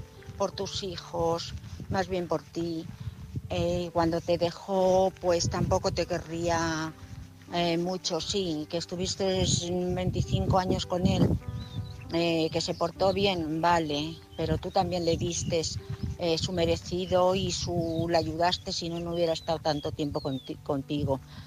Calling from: Madrid, Community of Madrid, Spain; de Madrid.

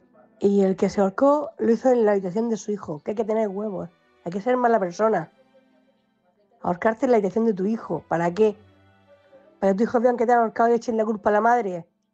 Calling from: Cartagena, Region of Murcia, Spain; corresponsal de Cartagena.

